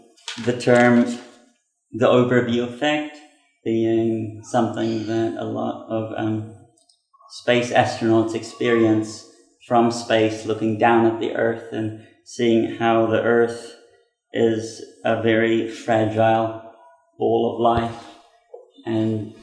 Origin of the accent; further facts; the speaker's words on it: Takapuna, Auckland, New Zealand; And our first kind of area that we lived in was Takapuna. It was quite an interesting experience for me growing up in Takapuna in the 90s. That being the North Shore and a beach town city.